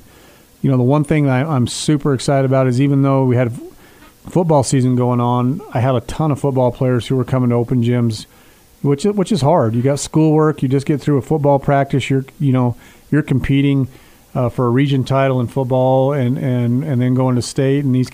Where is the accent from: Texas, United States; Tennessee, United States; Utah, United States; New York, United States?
Utah, United States; I mean, I grew up in Emory County. I played there. I love it there.